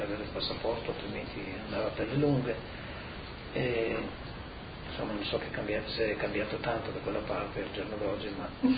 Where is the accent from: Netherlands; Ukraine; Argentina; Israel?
Netherlands; accent: Dutch; Italian is a second language; Riconoscono un accento piuttosto olandese. E naturalmente io non ho l'accento friulano, così, perché l'accento non è una cosa che si possa cambiare tanto facile